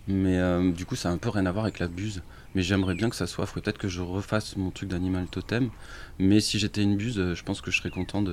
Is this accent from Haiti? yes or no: no; Villefranche-de-Rouergue, Occitanie, France; Eh ben, je viens de Villefranche-de-Rouergue, je suis né là-bas, et puis je suis parti dans plein d'endroits, et je me suis réinstallé à Villefranche-de-Rouergue.